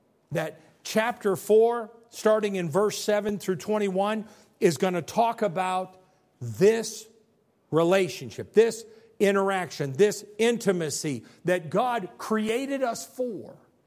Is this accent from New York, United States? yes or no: no; Chicago, Illinois, United States; Or I'm from Chicago, so if I visit back to Illinois, it's dems and does and don't you know